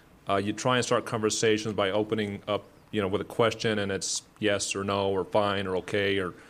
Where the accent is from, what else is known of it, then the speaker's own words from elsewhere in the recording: Chino Hills, California, United States; I'm from Chino Hills, California, and we're here visiting my wife and I.